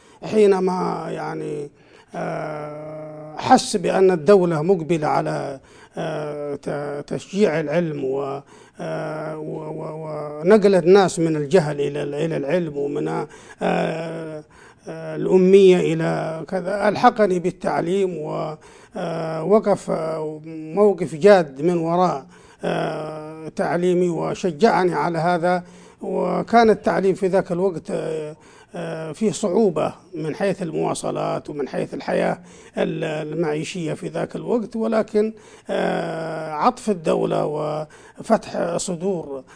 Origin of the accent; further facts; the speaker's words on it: Shaab al-Theeb, Jazan Province, Saudi Arabia; born there; ونحن من بني حمد، وأنا من مواليد بلدة شعب الذيب وتابعة لمحافظة الطوال الآن، وسابقا كانت تابعة لمحافظة صامتة.